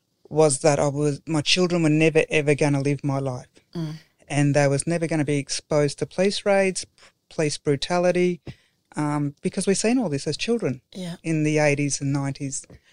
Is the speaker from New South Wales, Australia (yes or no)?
no; Shepparton, Victoria, Australia; also born or lived in Rockhampton; I come from Shepparton originally, Yorta Yorta people. I'm the eldest of nine children from my mum. I grew up in between Shepparton and Rockhampton in Queensland, Joscaly. My dad was a South Sea Islander. My father was Italian.